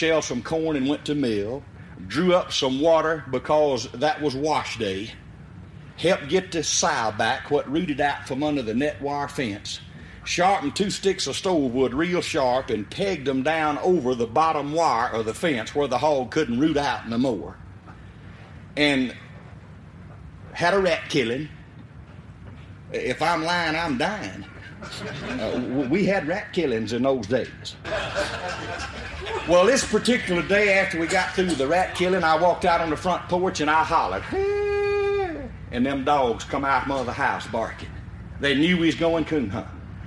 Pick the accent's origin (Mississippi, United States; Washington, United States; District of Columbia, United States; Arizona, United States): Mississippi, United States; Liberty; born or raised there